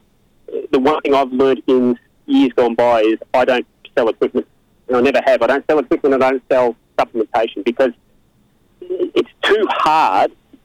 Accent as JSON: {"language": "English", "region": "Victoria", "country": "Australia", "lives_now": "Noosa Heads, Australia", "said": "I'm in Noosa Heads. I'm originally from Victoria. I actually got married in Mornington, believe it or not, many years ago."}